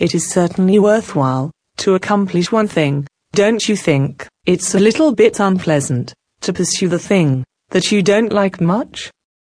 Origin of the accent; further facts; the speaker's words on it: Japan; But I can't deny Japan completely, because it is my home country.